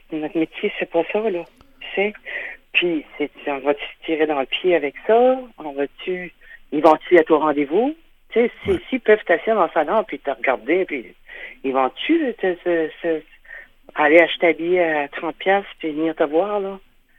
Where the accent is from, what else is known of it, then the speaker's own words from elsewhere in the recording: Miscou, New Brunswick, Canada; ce que je faisais quand j'étais petite à Misco, que j'écoutais la radio française qui venait de la Gaspésie